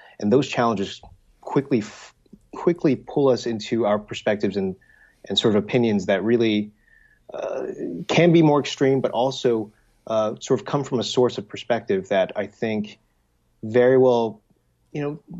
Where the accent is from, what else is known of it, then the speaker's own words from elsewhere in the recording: United States; You know, I'm Asian American, so I don't come from or see a perspective as closely to her